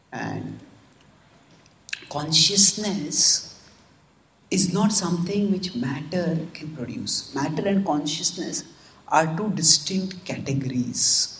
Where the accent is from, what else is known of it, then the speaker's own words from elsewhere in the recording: India; English is a second language; I come from India, where people are passionate about cricket.